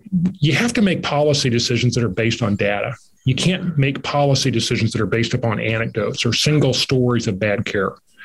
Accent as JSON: {"language": "English", "region": "Kansas", "country": "United States", "said": "like I'm from Kansas and you got all these farmers that are rich on paper."}